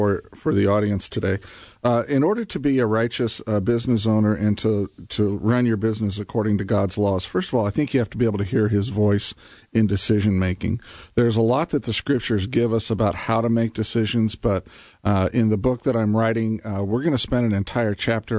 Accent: Indiana, United States; and I'm from Indiana, too, so I can get into that Southern part pretty quick.

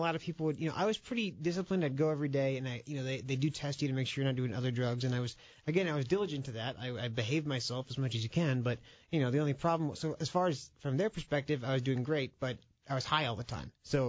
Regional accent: Florida, United States; also born or lived in Orlando; I grew up in South Florida, and then I moved to the central part of the state for college

